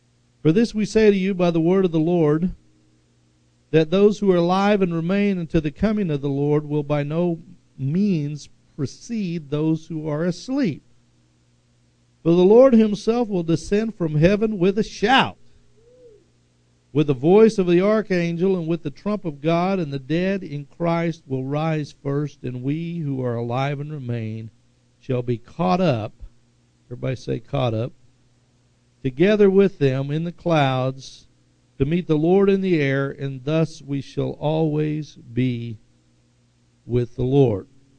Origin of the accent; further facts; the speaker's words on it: Tulsa, Oklahoma, United States; I grew up in West Tulsa.